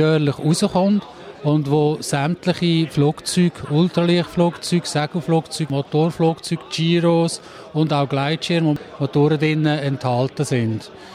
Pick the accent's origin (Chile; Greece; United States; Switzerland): Switzerland; Lucerne; ich bin aus Luzern